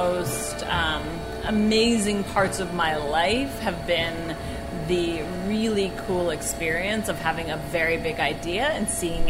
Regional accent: Toronto, Ontario, Canada; now in New York, United States; I came to New York. I'm from Toronto, but I came to New York to interview for a job at Women's World Banking.

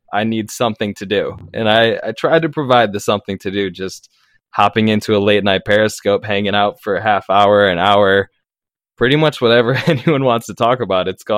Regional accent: Michigan, United States; now in California, United States; Yeah, I grew up in Michigan.

